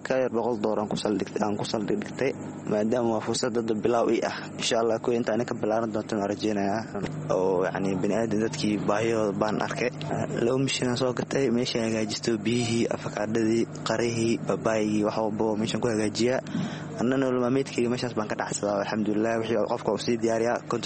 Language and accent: Somali; Mogadishu, Banadir, Somalia; waxaan ku dhashay Muqdisho waxaan ku soo baxay xagga Muqdisho